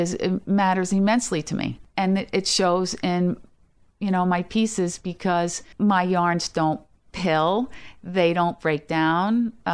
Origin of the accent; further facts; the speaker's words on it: Greenport, New York, United States; I grew up in Greenport, New York. Growing up in Greenport, it was, you know, there are still farms there. So a real rural agricultural sort of background.